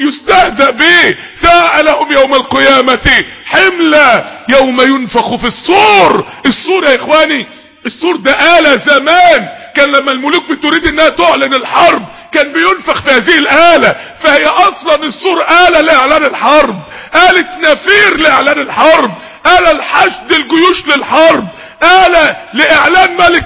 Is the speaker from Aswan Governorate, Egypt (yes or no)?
no; Mansoura, Dakahlia, Egypt; نقلوه على المستشفى عندنا في المنصورة